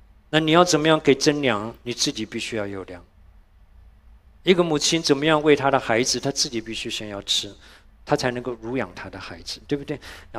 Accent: Shandong, China; 我们山东人的杠子头就是又干又硬的

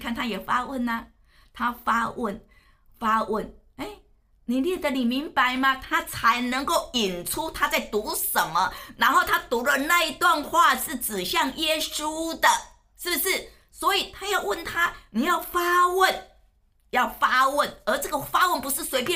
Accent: Taiwan; 我刚开始去的时候，去到哈尔滨的时候，我还是台湾人，我讲话还是很温柔的呢

